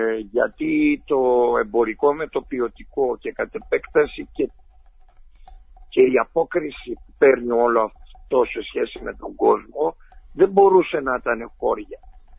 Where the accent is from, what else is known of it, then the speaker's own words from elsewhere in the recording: Epirus, Greece; Και στη δικιά μου, και στην Ήπειρο.